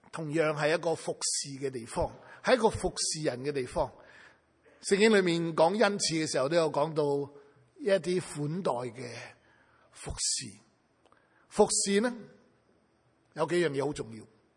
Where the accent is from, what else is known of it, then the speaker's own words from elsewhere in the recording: China; 他知道我们中国人很喜欢吃饭，他特登买了一个二手的电饭煲来煲饭请我们吃。